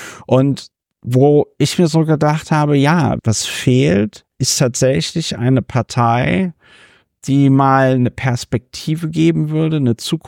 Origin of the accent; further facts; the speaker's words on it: Berlin, Germany; Auch als Berliner bekomme ich nicht viel mit von der Kriminalität in Berlin.